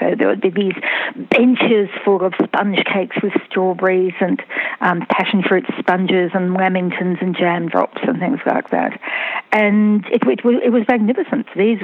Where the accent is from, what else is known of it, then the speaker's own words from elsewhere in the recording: Brisbane, Queensland, Australia; now I grew up outside Brisbane, Sydney was at least a two-day drive away.